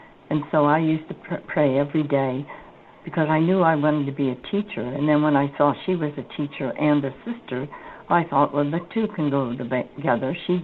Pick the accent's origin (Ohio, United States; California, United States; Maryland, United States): California, United States; San Francisco; born there